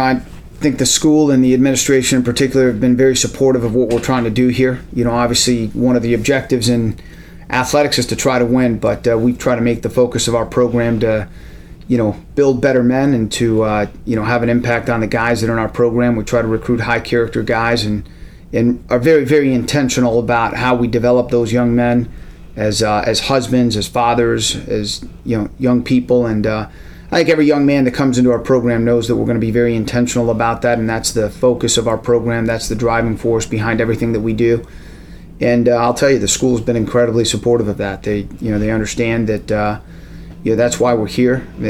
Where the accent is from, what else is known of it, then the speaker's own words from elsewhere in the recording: Florida, United States; And, so even though I grew up in Florida, I consider myself a Midwesterner who somehow ended up on the East Coast.